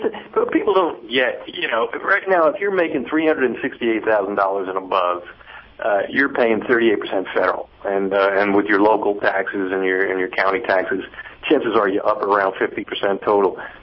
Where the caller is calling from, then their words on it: Portland, Maine, United States; I'm calling you from Portland, Maine. Never been here before.